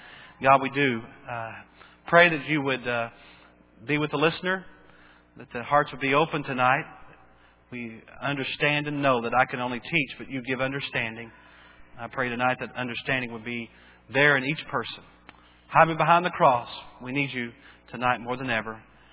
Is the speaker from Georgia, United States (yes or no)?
no; Bowie, Texas, United States; born there; March 4th, 1974, I was born in Bowie, Texas, one of the greatest cities in the entire world.